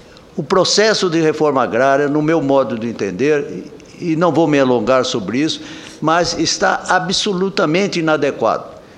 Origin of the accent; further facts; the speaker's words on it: Campo Grande, Mato Grosso do Sul, Brazil; Quando ainda na minha terra, Campo Grande, eu acionava a TV Senado e ouvia os seus pronunciamentos